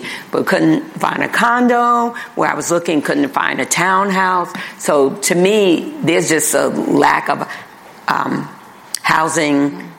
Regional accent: New York City, New York, United States; I grew up in New York City, in Manhattan.

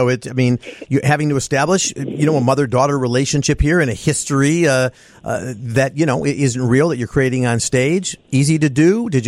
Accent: Skokie, Illinois, United States; I grew up in Skokie.

